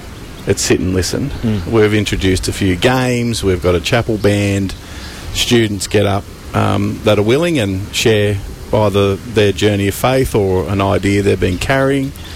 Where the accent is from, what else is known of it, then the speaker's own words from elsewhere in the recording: Campbelltown, New South Wales, Australia; I'm a kid from Campbelltown who bumped into Jesus one day at the local pool and had his life stitched up, and I'm still here.